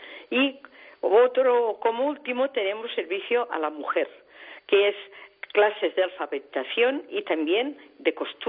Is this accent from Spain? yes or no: yes; Barcelona, Catalonia, Spain; Yo soy de Barcelona.